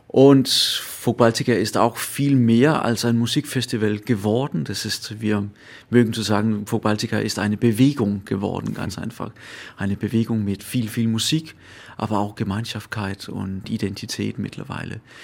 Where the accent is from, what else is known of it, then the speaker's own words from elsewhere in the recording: Southern Denmark, Denmark; Ich komme selber aus Fünen, also der Insel nach, also neben Bayern.